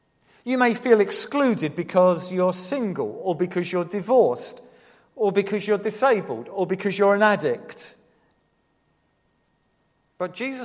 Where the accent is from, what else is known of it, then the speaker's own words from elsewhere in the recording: Ilford, London, United Kingdom; I was brought up in Ilford. When I was a kid, many years ago, I was brought up in Ilford.